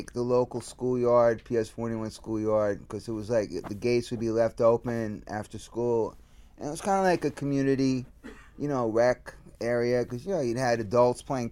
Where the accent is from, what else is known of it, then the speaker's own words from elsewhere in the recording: New York City, New York, United States; Well, I grew up in Manhattan, but I grew up on 9th Street and Fifth Avenue at a pivotal time in my life at the old Fifth Avenue Hotel.